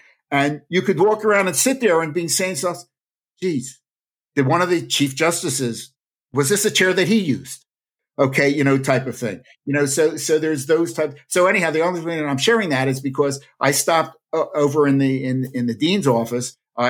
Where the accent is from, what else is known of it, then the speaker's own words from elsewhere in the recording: Philadelphia, Pennsylvania, United States; I'm a Philly boy. So I grew up in Philadelphia.